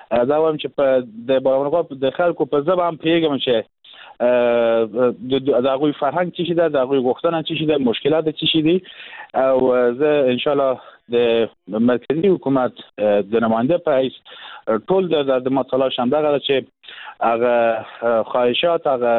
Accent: Herat, Afghanistan; من اتفاقا در ولایت هرات کلان شدم، بزرگ شدم در حوزه غرب افغانستان و در این حال سالها در حکومت افغانستان و در چوکات نظام جمهوری من کار کردم.

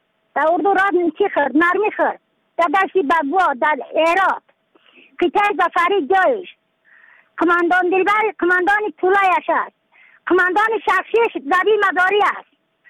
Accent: Badakhshan, Afghanistan; از بدخشان هستم، مرکز بدخشان، ولسوالی اقل پایان.

